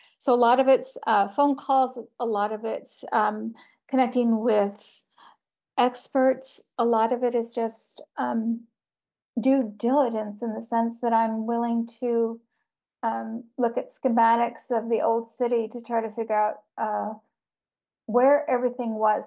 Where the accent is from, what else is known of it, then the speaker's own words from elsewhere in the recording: New York, United States; Well, I grew up outside of Albany, New York